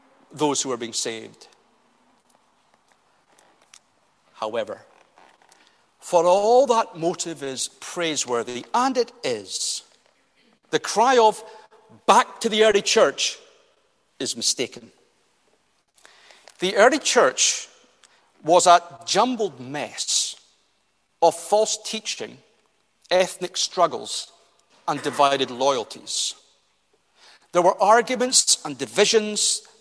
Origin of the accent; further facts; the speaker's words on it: Scotland, United Kingdom; Up until recently, and I come from the Highlands, so I've got no axe to grind here, Glasgow had Gaelic churches.